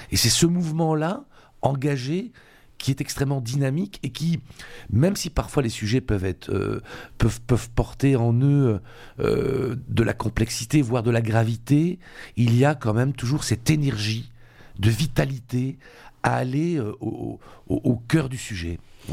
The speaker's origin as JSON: {"language": "French", "country": "Belgium", "said": "je suis d'origine sicilienne et on faisait souvent un long voyage de Belgique, puisque je suis belge, pour aller en Sicile."}